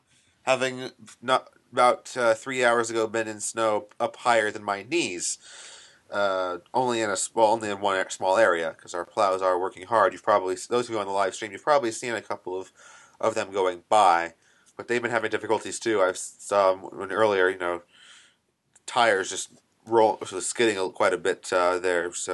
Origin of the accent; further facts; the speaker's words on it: California, United States; I'm a Californian, not necessarily for anybody, but not used to it.